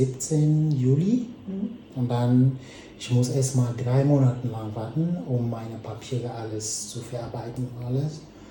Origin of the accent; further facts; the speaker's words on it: Cameroon; moved away as an adult; now in Germany; ich komme aus Kamerun, ich bin 31 Jahre alt.